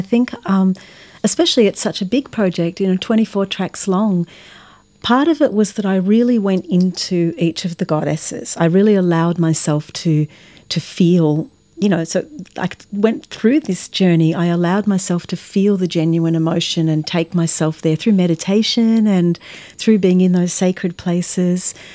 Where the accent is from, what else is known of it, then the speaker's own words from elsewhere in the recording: Melbourne, Victoria, Australia; growing up in Melbourne, I wish I had have taken more notice. There's so many Greek speakers here.